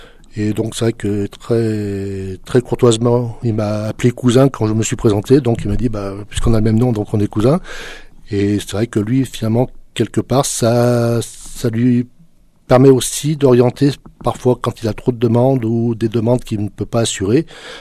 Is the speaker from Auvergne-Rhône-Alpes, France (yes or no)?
yes; Lyon, Auvergne-Rhône-Alpes, France; je suis originaire de Lyon, donc enfant déjà, mais avec mes parents, je suis venu dans le Diois.